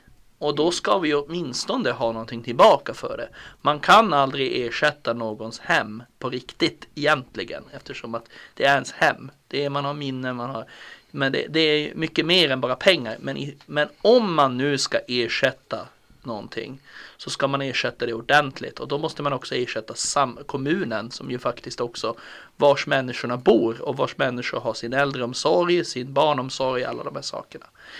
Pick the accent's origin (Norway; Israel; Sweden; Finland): Sweden; Porjus, Norrbotten County; also born or lived in Malmberget; eftersom att jag är från Porjus, jag bor bredvid ett vattenkraftverk